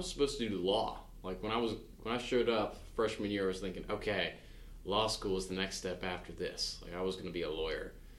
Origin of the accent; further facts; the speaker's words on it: Baltimore, Maryland, United States; I'm from Baltimore, but I really just live outside of Baltimore.